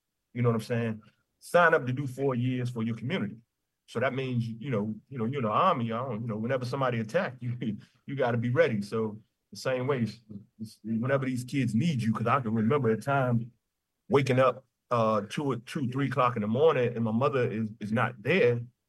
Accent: Washington, District of Columbia, United States; Because I can remember growing up around Simple City, Condor Terrace area of Southeast as a kid.

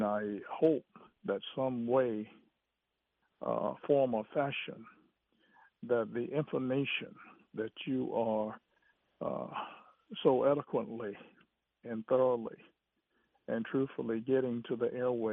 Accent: North Carolina, United States; I came here from North Carolina years ago

